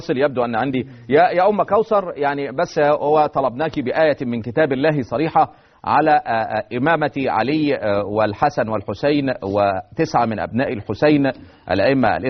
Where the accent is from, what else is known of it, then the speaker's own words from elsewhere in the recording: Egypt; يعني إحنا عندنا في مصر يقولوا الستات بيتكلموا كتير